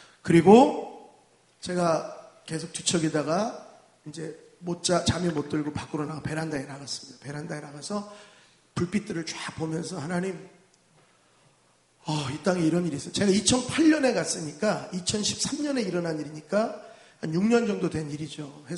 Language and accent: Korean; Malaysia; Korean is a second language; 저는 말레이시아에서 왔습니다.